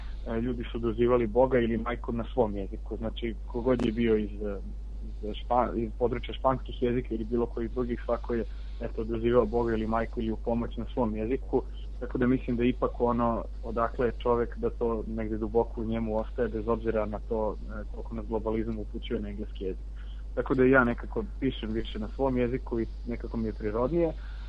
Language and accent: Serbian; Serbia; now in London, United Kingdom; ovde smo iz Londona, u bendu su još 4 Engleza, nas je petorica, ja sam jedini Srbin